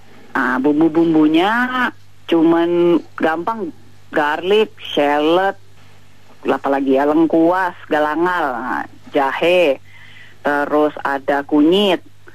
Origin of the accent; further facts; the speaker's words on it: Jakarta, Indonesia; also born or lived in Medan; Iya, karena saya ini gedenya di Jakarta, tapi aslinya saya orang Medan.